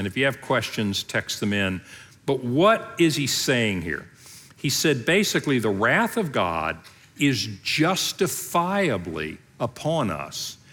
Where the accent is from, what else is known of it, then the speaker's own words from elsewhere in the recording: Oklahoma, United States; Yeah, I mean, I'm from Oklahoma. We have every form of barbecue known to man.